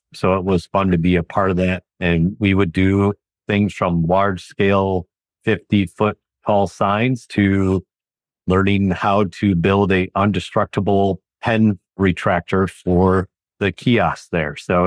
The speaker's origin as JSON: {"language": "English", "town": "Chicago", "region": "Illinois", "country": "United States", "tie": "born or raised there", "said": "Sure. Yeah, I grew up in the Chicago area."}